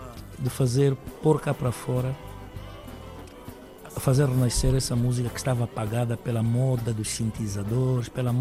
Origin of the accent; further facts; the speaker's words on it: Angola; eu trabalho fora da Angola porque também eu sou angolano